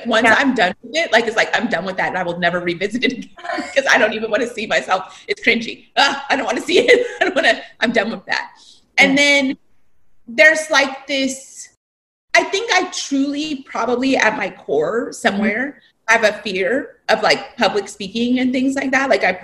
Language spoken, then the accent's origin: English; California, United States; I'm like this natural health doctor and I'm from California and I'm like vegetarian and stuff like that.